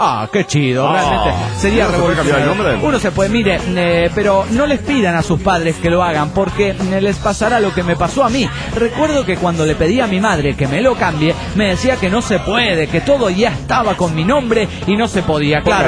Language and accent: Spanish; Culiacán, Sinaloa, Mexico; de Culiacán, Sinaloa, México.